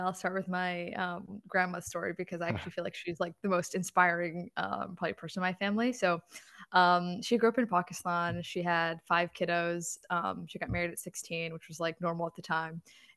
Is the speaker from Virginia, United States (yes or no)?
yes; Virginia, United States; So I grew up in Northern Virginia, and my parents were like super against any like international travel in terms of like when it came to family vacations.